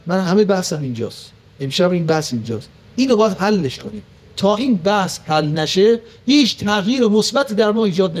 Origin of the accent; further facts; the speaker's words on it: Tehran, Tehran Province, Iran; born there; ما هم که تو تهران به دنیا آمدیم